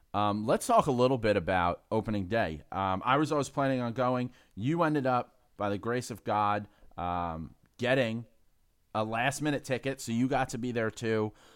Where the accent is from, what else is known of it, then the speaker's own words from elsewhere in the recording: New York, United States; I'm a Irish guy from the Bronx, so we knew cops.